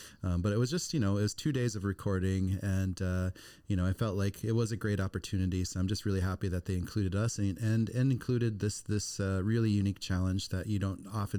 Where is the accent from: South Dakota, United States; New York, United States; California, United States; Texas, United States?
South Dakota, United States; Pine Ridge Reservation; And I just want to change the way things were when I grew up on Pine Ridge Reservation, where we didn't have access to healthy foods.